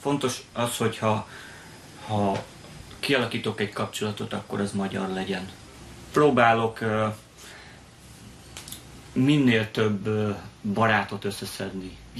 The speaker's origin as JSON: {"language": "Hungarian", "country": "Hungary", "tie": "born there", "said": "Számomra a magyarság az azt jelenti, hogy magyarul beszélek, magyar az útlevelem, Magyarországon születtem, ismerem Magyarországot, gondjával, bajával együtt, de akkor is az enyém."}